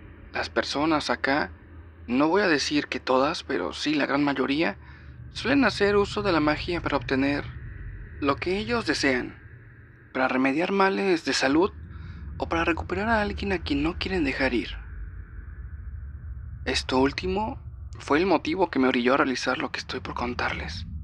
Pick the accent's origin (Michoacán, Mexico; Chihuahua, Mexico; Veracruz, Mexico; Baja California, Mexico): Veracruz, Mexico; soy del sur de México, para ser más precisa, de Veracruz, un estado bastante caluroso y que es costero.